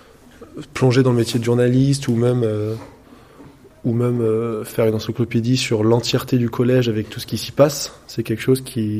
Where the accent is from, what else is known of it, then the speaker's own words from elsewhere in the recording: Concarneau, Brittany, France; j'ai 22 ans, je viens de Concarneau